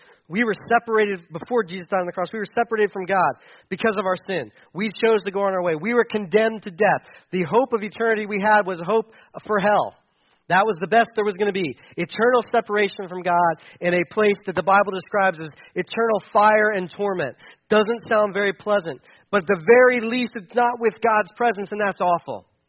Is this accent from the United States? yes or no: yes; Delaware, United States; I grew up in Delaware.